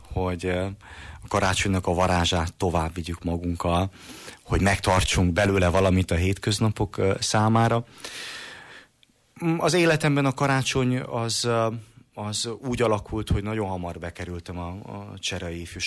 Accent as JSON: {"language": "Hungarian", "town": "Târgu Mureș", "region": "Mureș County", "country": "Romania", "tie": "born or raised there", "said": "Itt nőttem fel Marosvásárhelyen, Tömbháznegyedben, ahol akkoriban épült a templom"}